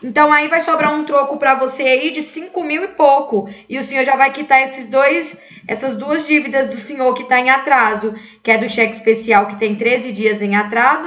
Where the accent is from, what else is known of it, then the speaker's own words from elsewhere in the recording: Ribeirão Preto, São Paulo, Brazil; Eu sou de Ribeirão Preto